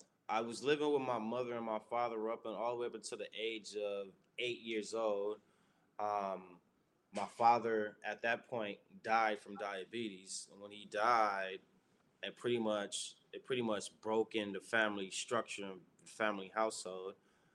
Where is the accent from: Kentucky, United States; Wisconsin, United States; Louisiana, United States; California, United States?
California, United States; Los Angeles; I grew up in South Los Angeles, South Central Los Angeles.